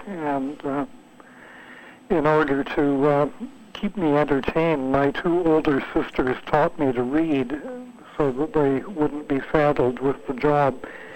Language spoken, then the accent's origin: English; Cobourg, Ontario, Canada; also born or lived in Toronto; Well, I was born in Toronto and grew up just east of Toronto in a then small town, Cobourg, and have been in various parts of Canada since then.